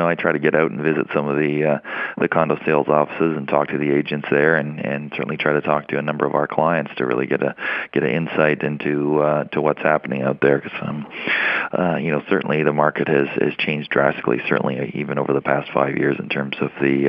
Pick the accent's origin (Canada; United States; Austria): Canada; So when I moved back to Canada, which I am Canadian